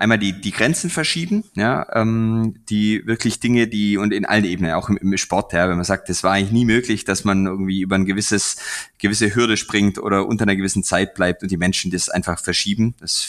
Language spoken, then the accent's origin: German; Bavaria, Germany; ich bin als Allgäuer vielleicht auch den Bergen sehr zugeneigt